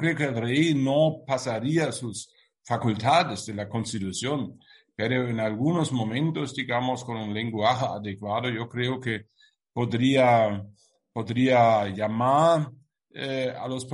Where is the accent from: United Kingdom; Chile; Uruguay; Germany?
Germany; Spanish is a second language; moved away as an adult; now in Spain; como alemán, que ahora vivo casi 6 años en España